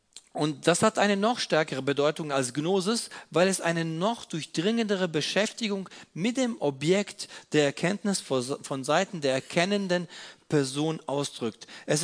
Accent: Croatia; German is a second language; Ich bin gebürtiger Kroat

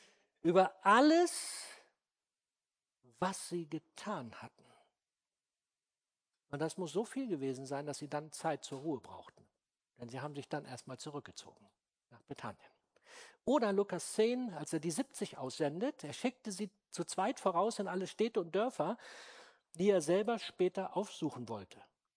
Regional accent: Clausthal, Lower Saxony, Germany; Die super Kurzfassung meiner Geschichte mit dieser Gemeinde und meiner Heimat Clausthal.

